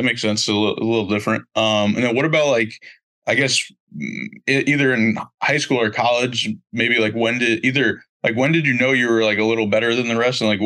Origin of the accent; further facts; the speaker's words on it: United States; Coming from Canada, because like I'm from America.